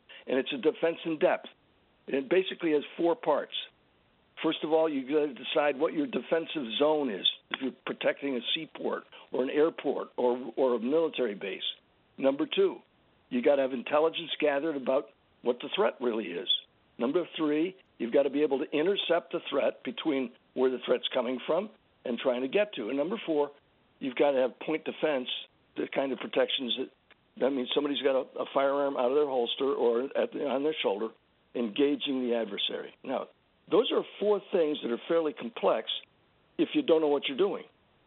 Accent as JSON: {"language": "English", "town": "San Antonio", "region": "Texas", "country": "United States", "tie": "born there"}